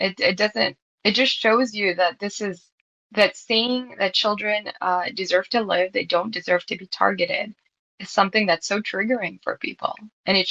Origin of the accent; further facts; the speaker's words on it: Chicago, Illinois, United States; born or raised there